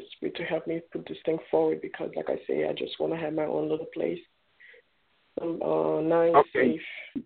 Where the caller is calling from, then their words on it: Florida, United States; calling from Florida.